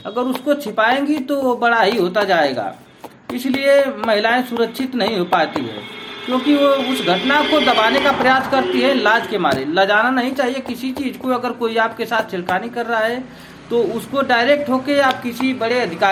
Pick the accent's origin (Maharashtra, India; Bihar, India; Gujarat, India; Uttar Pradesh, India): Uttar Pradesh, India; Ghazipur; जिला गाजीपुर का रहने वाला हूँ।